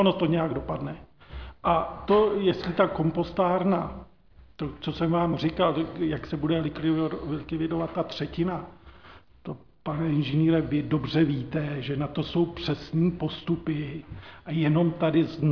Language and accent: Czech; Strakonice, South Bohemian Region, Czechia; já jsem tady od narození ve Strachonicích.